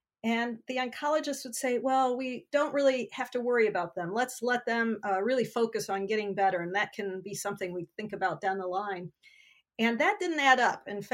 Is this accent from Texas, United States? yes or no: no; Illinois, United States; father was a teacher of religion at the Olivet Nazarene University, a small liberal arts college there in my hometown. And I grew up wanting to be a teacher.